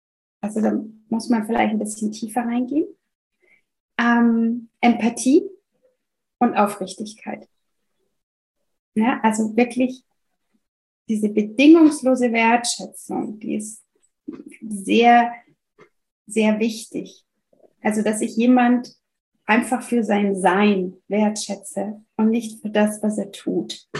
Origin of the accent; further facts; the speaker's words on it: France; now in Germany; Ich komme ursprünglich aus Frankreich, bin aber schon inzwischen 30 Jahre in Deutschland, lebe am Chiemsee mit meiner Familie.